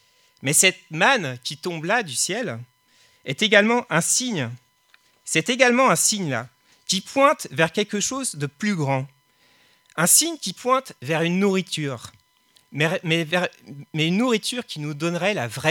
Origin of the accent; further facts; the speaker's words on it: France; Et en tant que Français, la Bastille va réveiller en nous plein de symboliques.